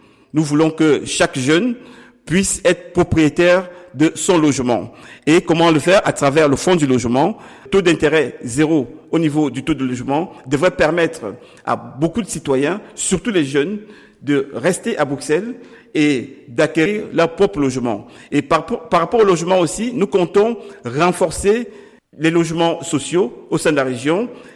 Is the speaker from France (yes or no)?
no; Cameroon; moved away as an adult; now in Belgium; Je suis Camerounais d'origine. Je suis en Belgique depuis 28 ans, arrivé tout jeune comme étudiant.